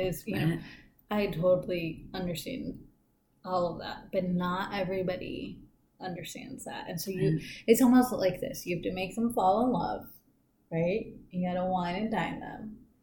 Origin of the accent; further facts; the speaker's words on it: San Diego, California, United States; I grew up in Golden Hills, like Logan neighborhood, they see what that is now, right?